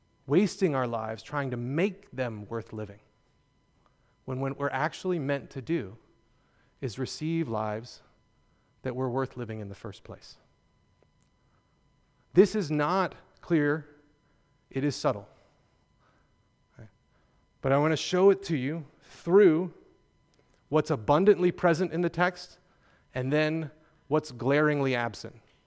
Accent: North Carolina, United States; I grew up in North Carolina, not in Oregon.

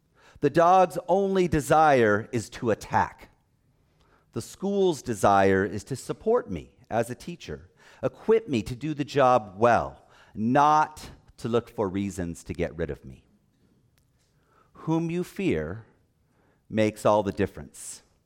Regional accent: California, United States; I grew up in Southern California, and 2 houses down from us, there was a dog

